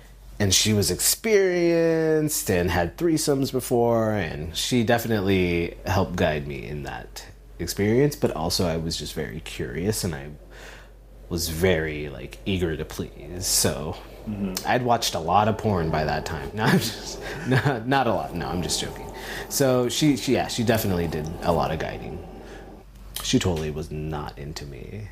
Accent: Philippines; born there; I'm 35 years old. I'm a military brat, or a former military brat, so I moved around a lot. I was born in the Philippines.

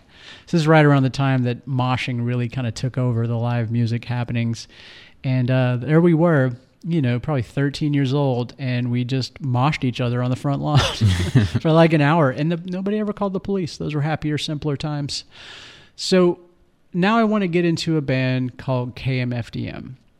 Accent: Beaumont, Texas, United States; We had seen them a couple times in Houston when we grew up in Beaumont, and we knew they brought the show.

